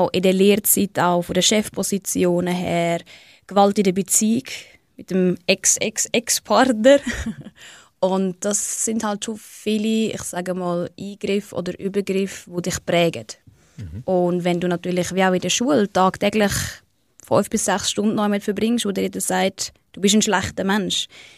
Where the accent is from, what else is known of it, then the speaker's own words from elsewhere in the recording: Hallau, Schaffhausen, Switzerland; ist Schaffhausen Geschlecht. Mein Heimatort ist Hallau tatsächlich. Ich habe auch viele Tage in Hallau verbracht, früher als Kind. Darum fühle ich mich da schon sehr heimelig.